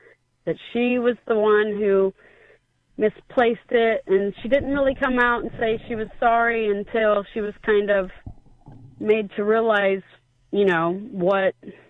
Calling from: Delaware, Ohio, United States

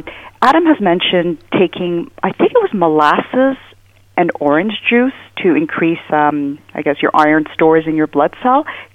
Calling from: Canada; Hi, I'm calling from Canada.

